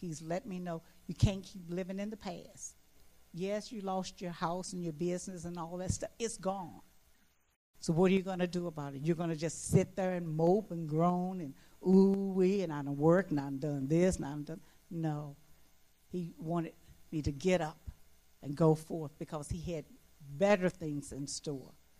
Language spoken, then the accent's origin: English; West Virginia, United States; We thought we grew up in West Virginia. We moved to the big city.